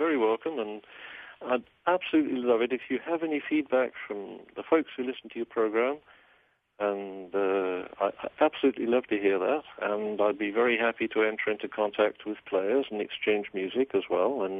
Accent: California, United States; of course, I am American.

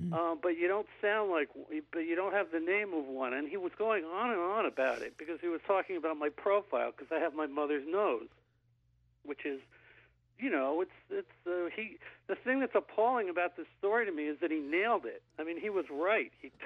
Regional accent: New York, United States; moved away as an adult; also born or lived in Chicago; I grew up in New York, and I had never been in the rest of the country until I was 18 years old, and I went out to Chicago at the university there.

